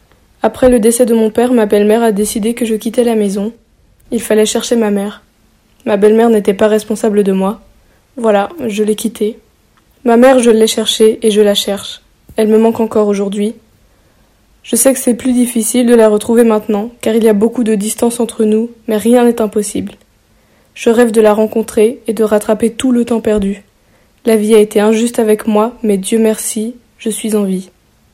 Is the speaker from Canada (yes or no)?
no; Chad; je viens du Tchad, j'ai l'âge de 16 ans.